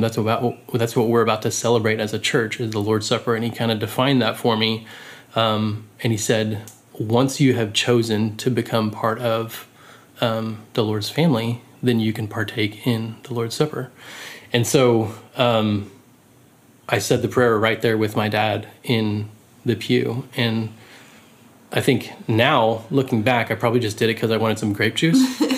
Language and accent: English; Austin, Texas, United States; I grew up in Austin.